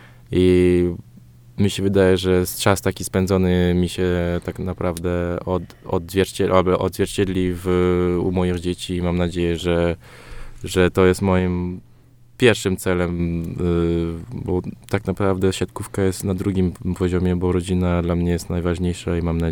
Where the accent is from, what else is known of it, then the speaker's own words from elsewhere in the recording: France; Także ona też miała okazję zagrać z kadrą Francji, bo my się wychowaliśmy w Francji.